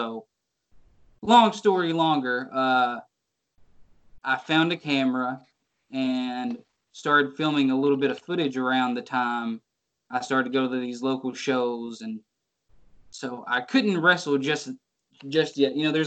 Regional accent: Arkansas, United States; But I'm inspired by all styles. I grew up in Arkansas. Memphis wrestling is the number one thing.

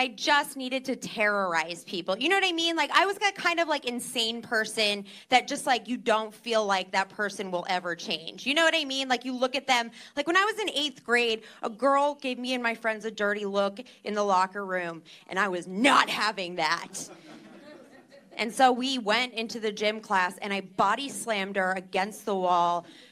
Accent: New Jersey, United States; I am from New Jersey. Yeah, we got Jersey in the house. This is my Jersey stance.

